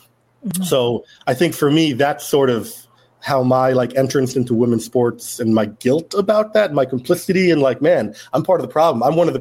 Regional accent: California, United States; we're Golden State Warrior fans. We're from the Bay Area.

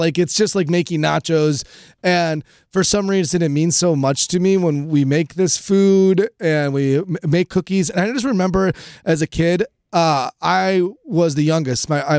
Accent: Illinois, United States; We grew up in the Chicagoland area

